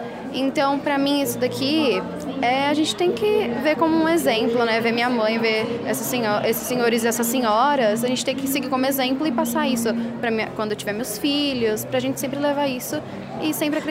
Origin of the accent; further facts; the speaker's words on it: São Carlos, São Paulo, Brazil; eu sou de São Carlos, frequento a Santa Rita